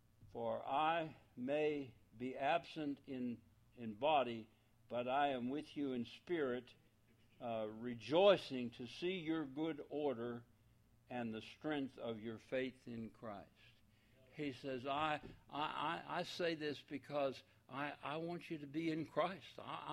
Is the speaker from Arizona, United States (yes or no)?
no; Alabama, United States; Even though I'm from Alabama at the point.